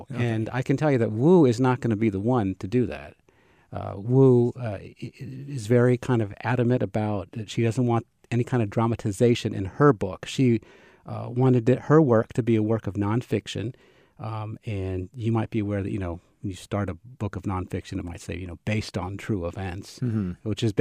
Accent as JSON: {"language": "English", "town": "Savannah", "region": "Georgia", "country": "United States", "said": "Well, I'm from Savannah, and I was a tour guide there for many years, also a news producer there."}